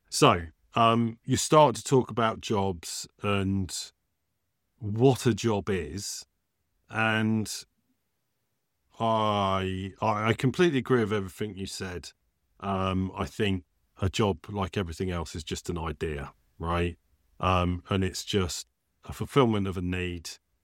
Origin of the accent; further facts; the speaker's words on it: United Kingdom; We're British. A lot of these are going to be British